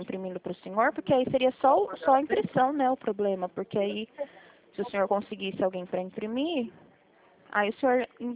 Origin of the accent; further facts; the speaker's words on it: Presidente Prudente, São Paulo, Brazil; Eu sou de Presidente Prudente, São Paulo.